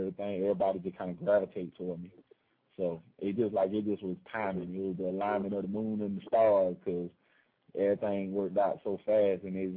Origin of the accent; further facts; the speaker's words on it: Manhattan, New York, United States; also born or lived in South Carolina; Well, where I'm originally from, Manhattan. I was born in Harlem Hospital, went to PA.